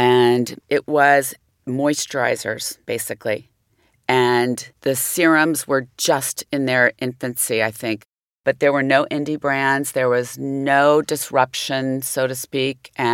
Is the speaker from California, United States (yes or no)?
yes; California, United States; So I grew up in California. I had sun damage. I was on the beach almost my entire life, or a tennis court